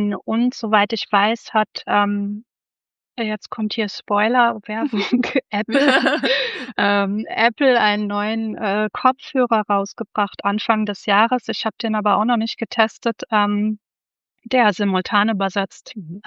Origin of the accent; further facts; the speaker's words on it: Germany; Und wir als Deutsche müssen auch unsere Englischkenntnisse aus der Schublade holen.